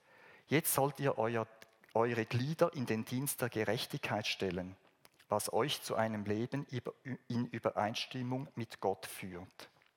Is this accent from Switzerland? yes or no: yes; Switzerland; ob wir als Schweizer da uns mitbeteiligt haben